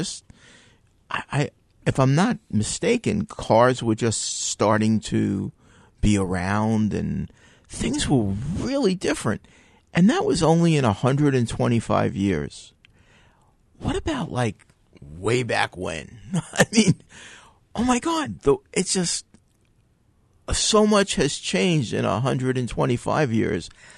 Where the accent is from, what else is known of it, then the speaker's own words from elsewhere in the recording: Oceanside, New York, United States; I know that growing up in Oceanside, when I was like 10 years old, I don't think there was shopping on Sundays.